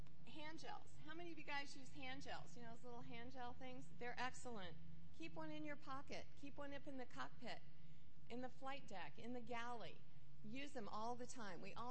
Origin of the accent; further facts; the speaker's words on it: Arizona, United States; because I'm from Arizona, and we have a lot of measles every year